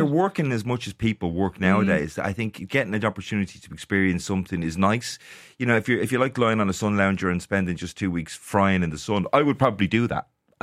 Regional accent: Dublin, Leinster, Ireland; now in Kildare, Ireland; Yes. I grew up in Dublin. Parents, one from Finglas, one from Ballyferma, and I grew up in Blanchardstown. So I live in Kildare now.

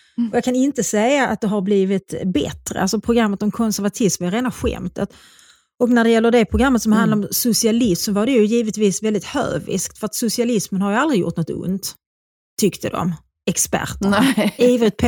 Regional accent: Malmö, Skåne, Sweden; born there; also born or lived in Stockholm; jag är ju född i Malmö och bodde i Malmö tills jag skulle börja skolan. Och sen återvände jag till Malmö så fort jag kunde, det vill säga när jag hade fyllt 18 och slutat gymnasiet och börjat jobba som vårdbiträde på Värnhus sjukhus i Malmö.

